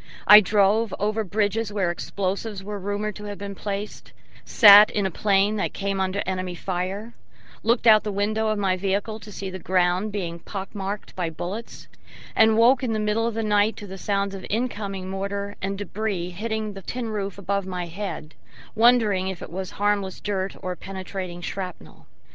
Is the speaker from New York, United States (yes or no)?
yes; New York, United States; I am an American, a native New Yorker, cousin of a firefighter, and an atheist.